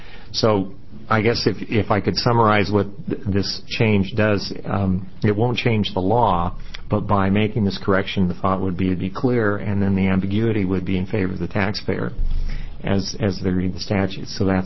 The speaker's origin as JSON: {"language": "English", "region": "Oregon", "country": "United States", "said": "I'm honored to be referred to as a senator. I'm an attorney from Central Oregon"}